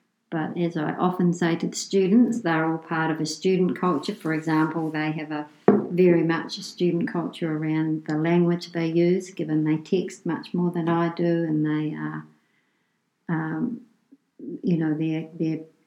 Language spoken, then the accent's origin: English; New Zealand; So the culture I identify with is Māori and also being a Kiwi. I know we have Irish ancestry, but I don't really identify with that part of myself because I'm here in New Zealand, I suppose.